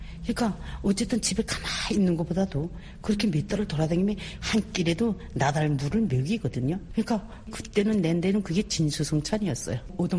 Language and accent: Korean; Pyongyang, North Korea; 그래가지고 저는 고향이 평양이에요.